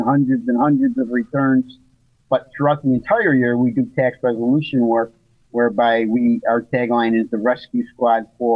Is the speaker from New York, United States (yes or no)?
no; Elmwood Park, Illinois, United States; A little bit of personal bio is born and raised in Elmwood Park. Graduated from DePaul University, downtown Chicago in 81.